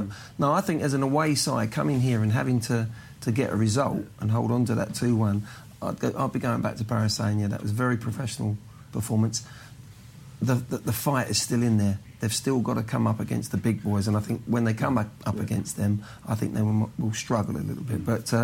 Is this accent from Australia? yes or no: no; England, United Kingdom; Just a bit as an Englishman